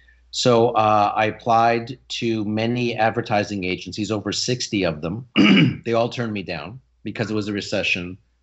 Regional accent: Sudbury, Ontario, Canada; so I was raised in Sudbury, Ontario.

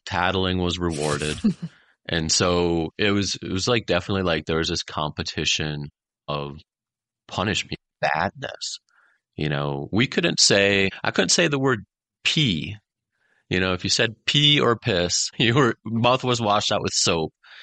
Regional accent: Sabika, Minnesota, United States; I grew up in a small town in Minnesota named Sabika. There's 600 people there.

